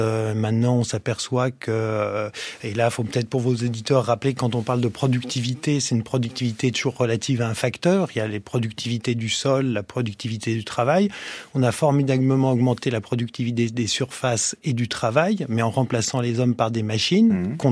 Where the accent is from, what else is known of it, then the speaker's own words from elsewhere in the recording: Switzerland; la chimie suisse, puisque je viens de Suisse